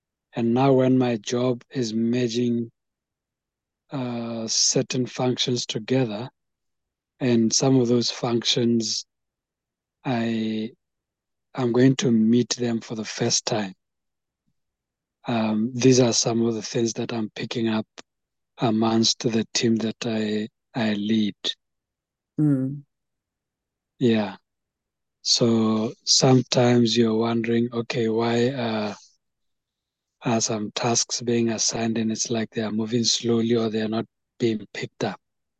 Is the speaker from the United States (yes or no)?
no; Botswana; I'm from Botswana, by the way, and with a telecommunication company here.